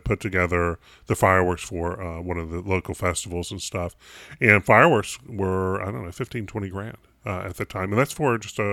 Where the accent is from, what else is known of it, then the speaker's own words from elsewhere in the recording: North Carolina, United States; I'm a kid growing up in North Carolina